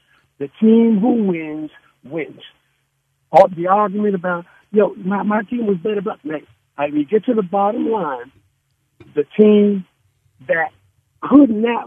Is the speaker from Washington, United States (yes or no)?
no; Bronx, New York, United States; I grew up in the Bronx.